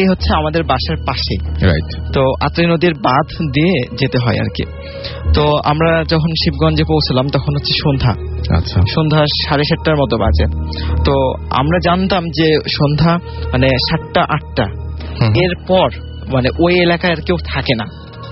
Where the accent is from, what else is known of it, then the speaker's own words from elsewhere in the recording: Mahadevpur, Rajshahi Division, Bangladesh; এটা ঘটছিল নওগাঁ জেলার মহাদেবপুরে। আমি ছোটবেলা থেকে ওখানে বড় হয়েছি, আমার জন্ম ওখানে, আব্বু আম্মু ওখানে চাকরি করে, সুতরাং আমার স্কুল কলেজ দুটাই মহাদেবপুরে।